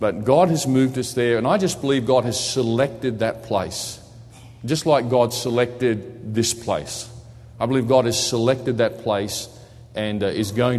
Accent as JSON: {"language": "English", "country": "Australia", "tie": "born there", "said": "I'm an Australian pastor. I was born there."}